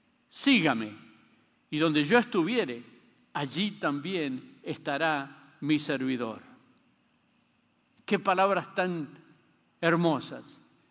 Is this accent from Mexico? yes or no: no; Argentina; Lo entiendo cuando comprendo que yo no soy el centro del universo, aunque soy argentino.